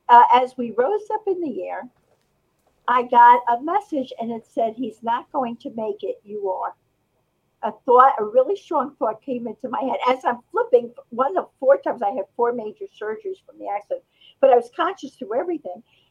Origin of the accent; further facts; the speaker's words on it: New Jersey, United States; You can tell I'm from New Jersey land, New Jersey.